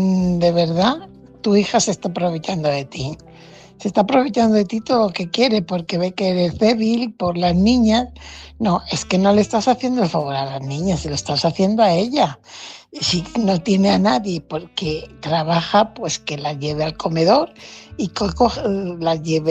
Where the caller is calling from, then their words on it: Fuenlabrada, Community of Madrid, Spain; corresponsal de Fuenlabrada